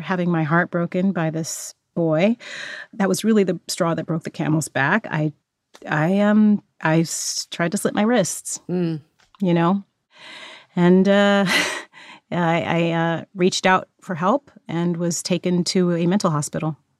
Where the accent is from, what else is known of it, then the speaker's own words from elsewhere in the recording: Fresno, California, United States; It was hard because I was this kid from Fresno, California, who had gotten accepted to Juilliard.